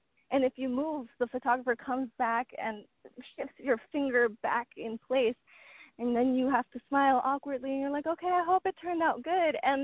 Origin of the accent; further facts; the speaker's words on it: Somerset, New Jersey, United States; Yeah, I'm from Somerset.